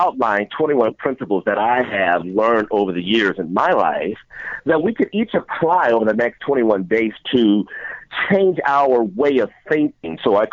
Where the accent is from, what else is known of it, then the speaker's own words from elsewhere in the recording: Gary, Indiana, United States; born there; also born or lived in Chicagoland; I was born in Gary, Indiana, right outside of Chicago.